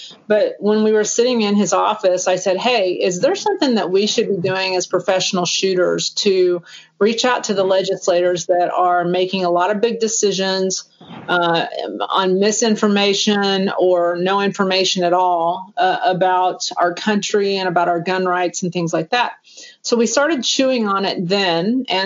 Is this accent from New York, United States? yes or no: no; Tulsa, Oklahoma, United States; I'm from Tulsa, Oklahoma, but our joke is that we do laundry and taxes in Tulsa because my husband and I are both professional shooters.